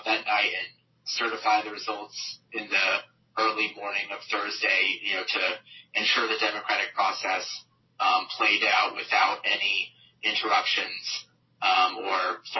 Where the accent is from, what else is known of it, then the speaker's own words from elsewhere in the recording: United States; So, you know, as an American, as a Republican, and as a person who was working there literally the day before, it was just very sad and horrifying to me that this was happening in our country.